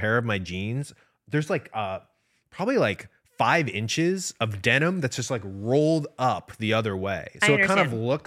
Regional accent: Midwest, United States; So again, I shouldn't keep saying, oh, I'm from the Midwest.

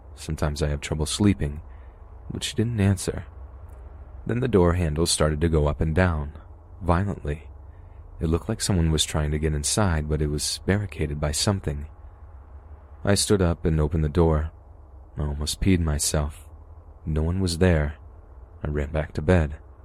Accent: Sweden; I'm from Sweden. When I was about 12, I had sleep paralysis.

